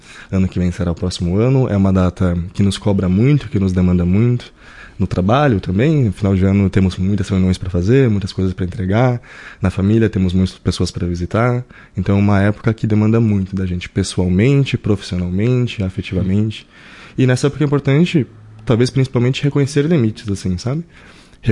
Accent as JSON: {"language": "Portuguese", "town": "Caxias do Sul", "region": "Rio Grande do Sul", "country": "Brazil", "tie": "born there", "said": "Nasci em Caxias 27 longos anos atrás."}